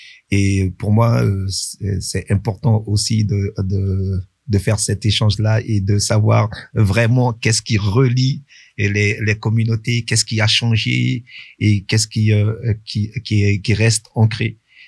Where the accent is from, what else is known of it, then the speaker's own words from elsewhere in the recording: French Guiana; moi, je viens de la Guyane. J'habite en Guyane, mais je suis aussi d'originaire du Suriname.